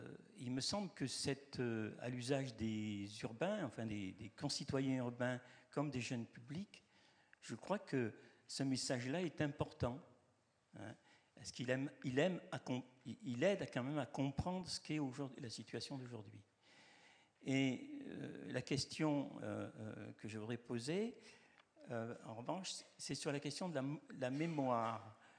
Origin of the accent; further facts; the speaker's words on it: Bourgogne-Franche-Comté, France; je suis méridional, la Bourgogne méridionale, on va dire, originaire du Mâconnais